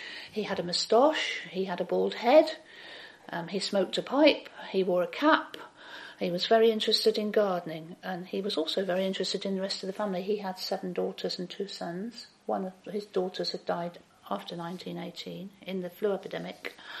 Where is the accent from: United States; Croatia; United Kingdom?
United Kingdom; Headington Quarry, South East England; born there; I was born in Headington Quarry on the 6th of May 1939